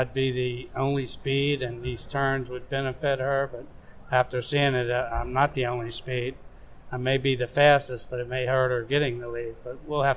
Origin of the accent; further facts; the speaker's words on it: Mayo, Maryland, United States; No, I grew up in Mayo, Maryland.